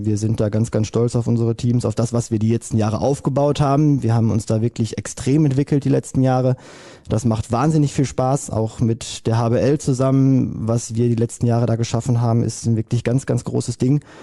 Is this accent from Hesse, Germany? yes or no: no; Hamm, North Rhine-Westphalia, Germany; ich komme aus Hamm, wenn ich jetzt gucke, um meine Vereine zu erreichen